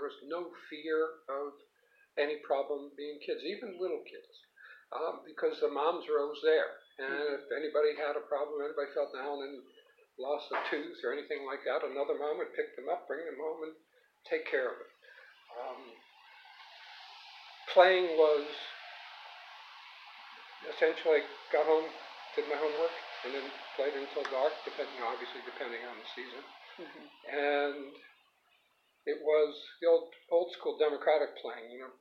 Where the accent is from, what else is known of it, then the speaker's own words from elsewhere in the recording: Bloomfield, New Jersey, United States; born there; I was born in 1945 in Bloomfield, New Jersey. That's Essex County, New Jersey, about 15 minutes west of Manhattan.